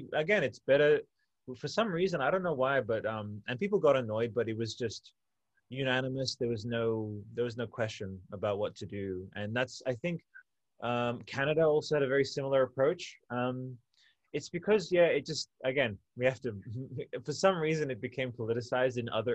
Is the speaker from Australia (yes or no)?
yes; Australia; Also, I'm Australian, so I just liberally swear.